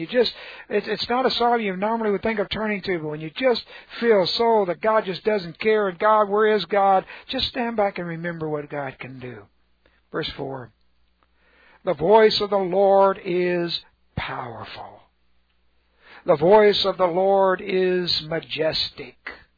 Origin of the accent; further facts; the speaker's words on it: California, United States; born there; I was born in California at the Cedars of Lebanon Hospital, and on my birth certificate is the verse concerning the cedars of Lebanon.